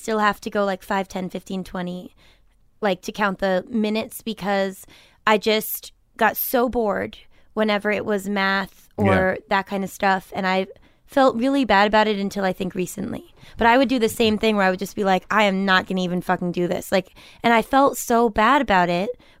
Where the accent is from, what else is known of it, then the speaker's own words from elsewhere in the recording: Milton, Massachusetts, United States; I'm from Milton, Massachusetts.